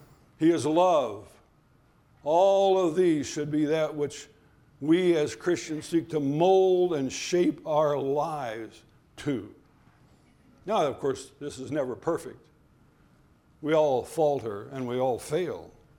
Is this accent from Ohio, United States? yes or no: yes; Dayton, Ohio, United States; I was a young boy, a young lad growing up in Dayton, Ohio.